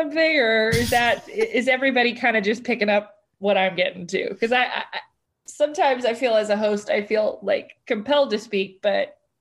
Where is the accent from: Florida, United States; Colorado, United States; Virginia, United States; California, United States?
California, United States; Huntington Beach; I'm from Huntington Beach, so partial